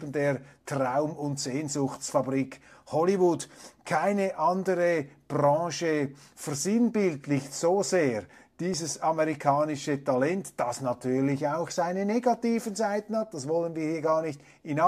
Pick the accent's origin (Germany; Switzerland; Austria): Switzerland; Darum haben wir uns ja auch als Schweizer da etwas verabschiedet